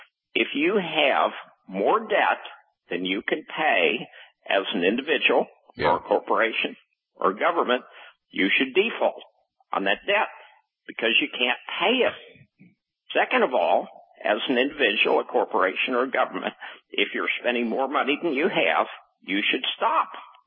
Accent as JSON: {"language": "English", "town": "Fort Worth", "region": "Texas", "country": "United States", "tie": "born or raised there", "said": "I grew up in Texas, and I went to high school at Fort Worth."}